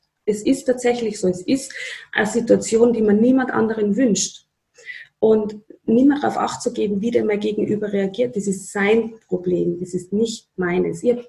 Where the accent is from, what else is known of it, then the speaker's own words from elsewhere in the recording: Upper Austria, Austria; in meiner Heimatgemeinde nach Oberösterreich